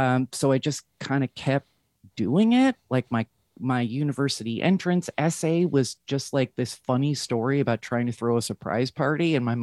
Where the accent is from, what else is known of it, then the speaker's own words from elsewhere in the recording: New Jersey, United States; I grew up in New Jersey, very nice sort of averag